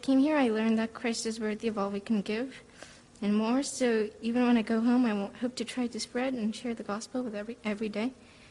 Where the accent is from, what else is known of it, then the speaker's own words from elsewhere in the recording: South Korea; I'm from South Korea.